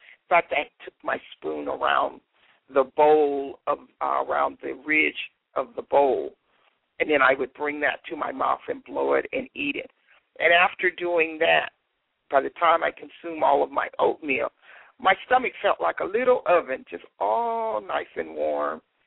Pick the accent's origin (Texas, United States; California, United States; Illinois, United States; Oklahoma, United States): Illinois, United States; Chicago; But I do remember growing up in Chicago, and I remember the snow.